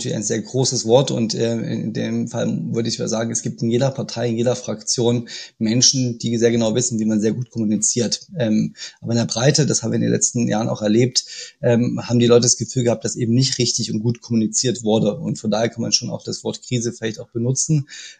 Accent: East Germany, Germany; Ich bin auch in der DDR geboren und sozialisiert und fahre auch ab und zu durch diese Dörfer

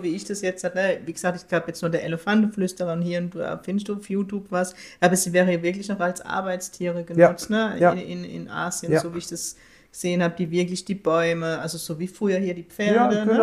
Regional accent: Heidelberg, Baden-Württemberg, Germany; Ich glaube, allein Ziegelhausen, wo ich herkomme, sind immer 10.000.

